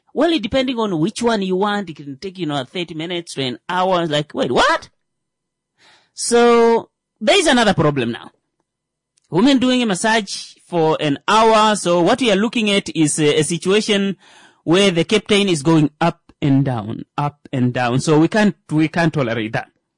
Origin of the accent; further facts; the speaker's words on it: Kavango, Namibia; Now, at this point, she knows I'm from, she knows I'm from Kavango. So she's like, well, water is not something that's strange to you.